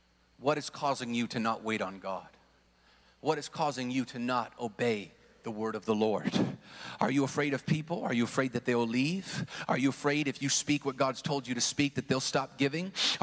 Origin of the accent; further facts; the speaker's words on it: Seattle, Washington, United States; I'm from Seattle.